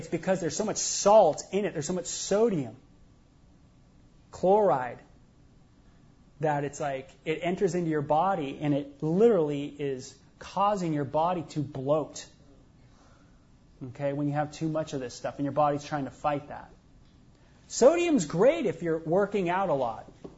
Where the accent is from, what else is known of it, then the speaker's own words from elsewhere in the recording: Canada; You know, I'm Canadian and that, but I'm British too.